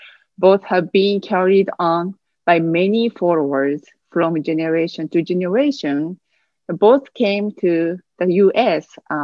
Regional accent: Fukuoka, Japan; now in Minnesota, United States; an assistant minister with Twin Cities Sangha. I grew up in Western Japan in Fukuoka. I grew up in a temple family. My family's temple is Jodo Shinshu Temple, the same as our Twin Cities Sangha.

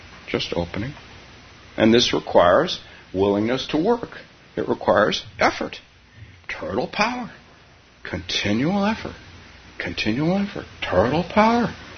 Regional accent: California, United States; So I was a kid growing up in California. My mother taught us to plant our avocado seeds in the house

